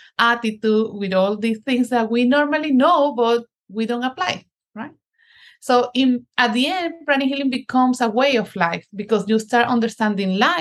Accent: Venezuela; moved away as an adult; now in Boston, United States; I moved from Venezuela. I'm originally from Venezuela to Boston to do an MBA program.

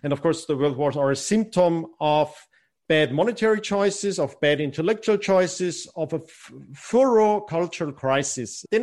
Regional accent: Austria; first language German; English is a second language; It's my home. My first language is German. And I was oddly surprised when growing up in Austria

